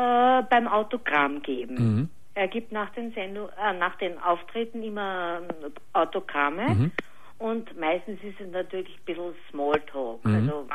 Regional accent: Austria

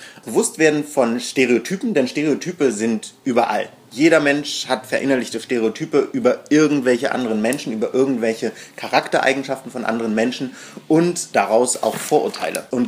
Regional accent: Berlin, Germany; wir waren Ostdeutsche, meine Mama, und Tansania war sozialistisch. Wir sind beide hier in Berlin aufgewachsen, ich im Osten, Yannick im Westen

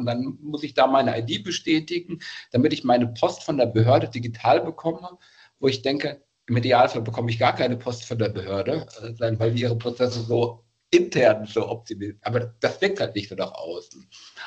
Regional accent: Bavaria, Germany; aus Bayern komme ich

